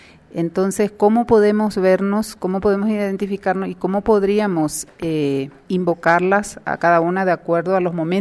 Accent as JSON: {"language": "Spanish", "country": "Paraguay", "said": "Soy de Paraguay, un tono diferente más dentro de toda esta diversidad de voces"}